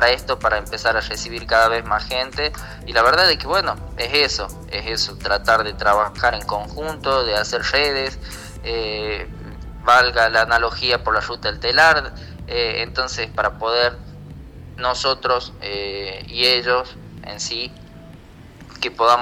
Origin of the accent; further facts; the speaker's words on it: Tinogasta, Catamarca, Argentina; en lo particular que soy de Tinogasta, que me encanta Tinogasta, que amo Tinogasta